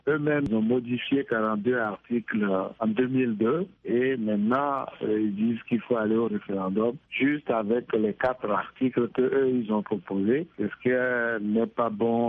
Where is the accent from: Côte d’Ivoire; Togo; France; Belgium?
Togo; en tant que Togolais, nous sommes habitués à faire dialogue sans lendemain.